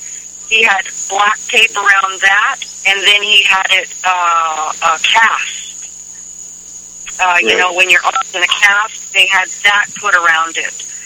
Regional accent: California, United States; I was born and raised in Humboldt County, California. So I was raised around hippies, rednecks, Hells Angels, and a lot of activists.

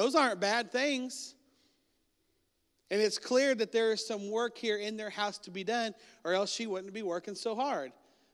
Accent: United States; Now, I grew up near the Canadian River.

